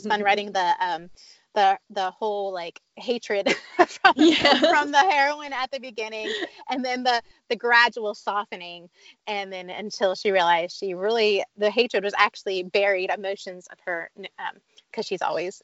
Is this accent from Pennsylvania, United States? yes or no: yes; Pennsylvania, United States; I grew up in Pennsylvania, a little bit north of Pittsburgh. And I grew up, I mean, that's where my home was.